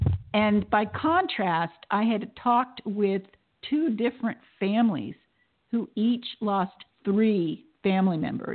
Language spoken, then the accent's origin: English; the South, United States; And I grew up in the South, so we're all storytellers there.